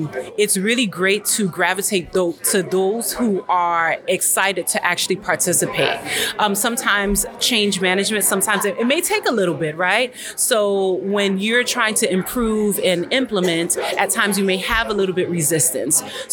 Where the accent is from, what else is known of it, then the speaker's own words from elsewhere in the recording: Florida, United States; I am the Pharmacy Operations Manager at Memorial Healthcare System. I am from South Florida